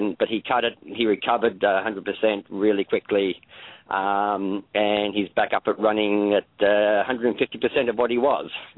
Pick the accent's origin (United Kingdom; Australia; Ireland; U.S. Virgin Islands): Australia; now in United States; Yes, I'm Australian